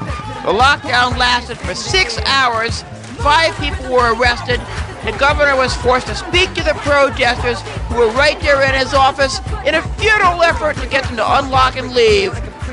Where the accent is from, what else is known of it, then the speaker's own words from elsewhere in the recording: Great Falls, Montana, United States; I'm from Montana. I grew up 60 miles away in Great Falls.